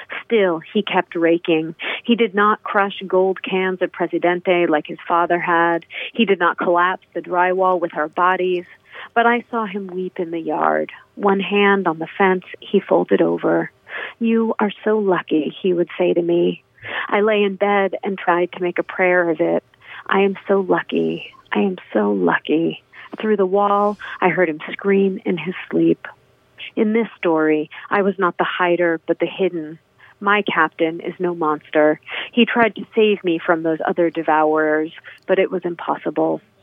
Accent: Massachusetts, United States; where I grew up on the Cape, and especially Provincetown

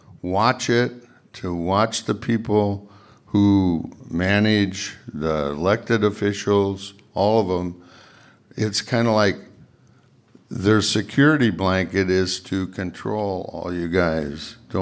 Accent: Seattle, Washington, United States; I grew up in Seattle and I was a Democrat and involved with the Democrats when I moved here

